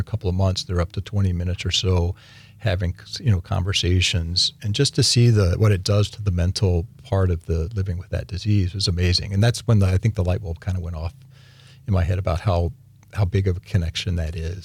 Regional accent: Texas, United States; moved away; She lives in Texas. I'm from Texas originally.

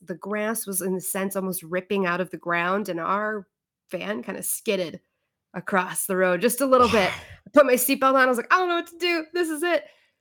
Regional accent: Naperville, Illinois, United States; I grew up in a suburb of Chicago. It was like a southwest suburb, Naperville, Downers Grove area.

